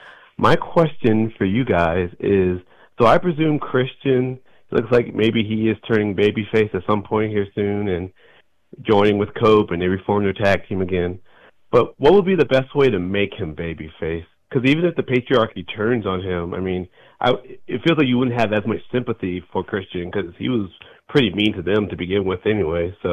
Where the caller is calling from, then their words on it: Portsmouth, Virginia, United States; Hey, y'all. … from Portsmouth, Virginia.